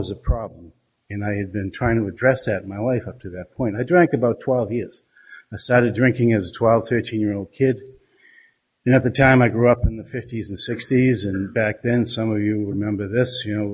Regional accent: New England, United States; because I'm an Irish Catholic drunk from New England.

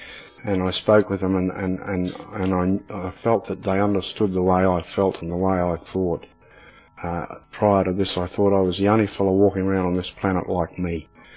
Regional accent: Queensland, Australia; I'm an alcoholic. And hi, I'm from Queensland. I belong to a Woodbridge group in Brisbane currently

